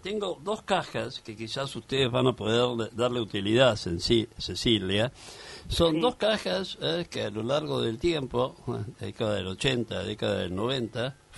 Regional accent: Argentina; como periodista, como argentino y como amante del tango

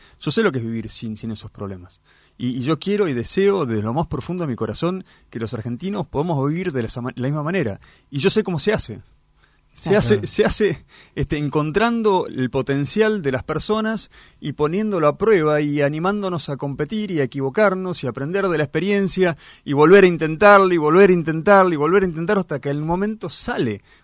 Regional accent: New York, United States; born there; Me tocó nacer cuando papá estaba en Nueva York en representación de la Argentina, y solo por ese hecho, a pesar de que nací en Nueva York, soy argentino nativo.

